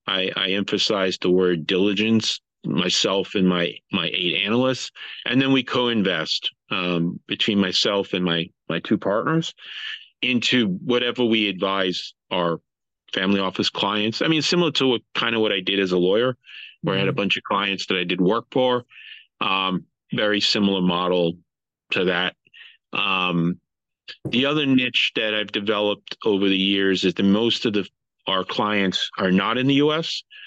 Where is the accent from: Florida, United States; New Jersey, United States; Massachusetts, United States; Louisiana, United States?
Massachusetts, United States; Boston; now in New York, United States; I'm originally from the Boston area. I came to New York for law school.